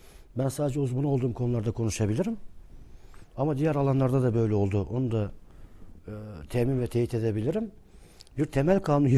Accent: Barbaros, Tekirdağ, Turkey; Biz Kepirtepe mezunuyuz. Trakyalıyım yani ben. Aslen Tekirdağlıyım. Barbarosluyum.

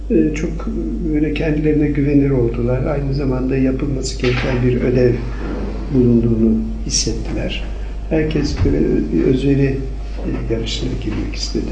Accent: Zonguldak, Turkey; born there; ben Türkiye'nin kuzeyindeyim. Hani Akdenizli olurum da.

